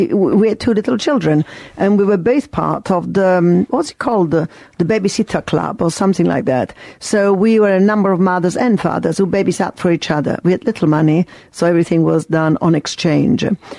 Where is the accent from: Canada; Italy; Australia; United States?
Italy; Sicily; now in United Kingdom; I live very well with two lives because I'm a Sicilian and I'm an English woman. I vote in Britain. I'm very devoted to Britain. It's my new country. It took me 30 years to apply for citizenship, but I'm as British as you are